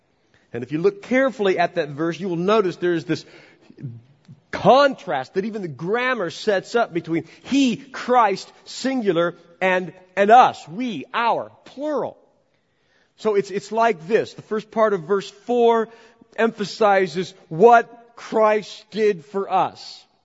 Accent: United States; Now, I grew up in America

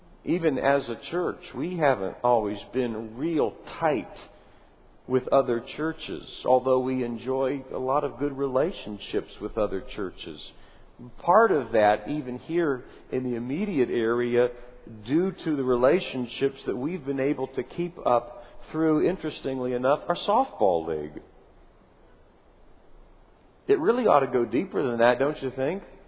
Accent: Canton, Ohio, United States; I grew up in Canton, Ohio, just down the street from Akron.

